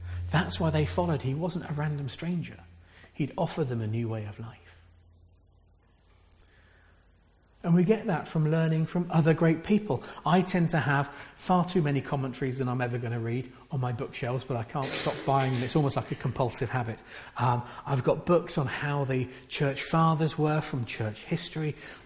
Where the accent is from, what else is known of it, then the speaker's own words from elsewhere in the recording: Reading, South East England, United Kingdom; I grew up in Reading. He called us as stubborn as oxen.